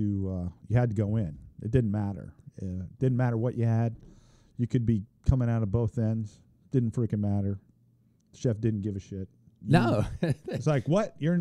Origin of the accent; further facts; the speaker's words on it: Cocoa Beach, Florida, United States; Yeah, from Florida. I grew up high school in Florida.